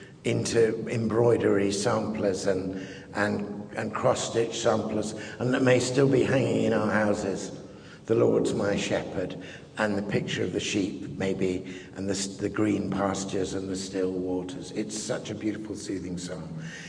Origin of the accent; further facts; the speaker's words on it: England, United Kingdom; also born or lived in Scotland; Now, I was brought up in England and in Scotland